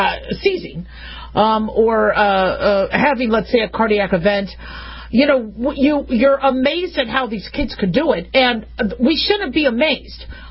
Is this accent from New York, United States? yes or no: no; Arizona, United States; also born or lived in California; I grew up in California for a little bit, and we had to do earthquake drills. That was nice. That was great. Growing up in Arizona, we had desert survival courses.